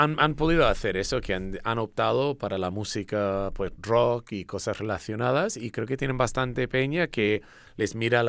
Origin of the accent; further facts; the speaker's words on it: Chicago, Illinois, United States; Que soy de Chicago, de Estados Unidos, y no... Ahí no creo que exista nada así, por lo menos para la música.